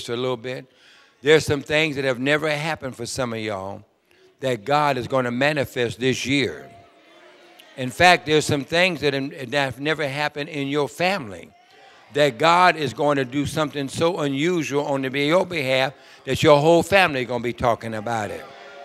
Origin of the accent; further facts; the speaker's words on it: Sacramento, California, United States; I'm from Sacramento, California.